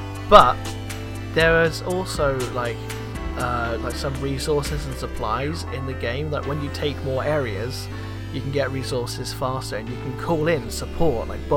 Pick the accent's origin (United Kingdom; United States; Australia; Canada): United Kingdom; Because we're all British lads